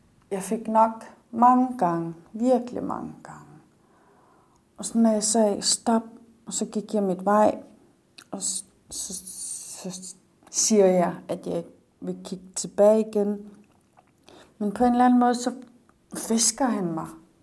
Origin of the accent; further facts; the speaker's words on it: Maniitsoq, Qeqqata, Greenland; Jeg kommer fra Grønland, jeg kommer fra Maniitsoq, og jeg er 30 år gammel. Jeg er født og opvokset i Maniitsoq, og jeg er vokset op med mine bedsteforældre.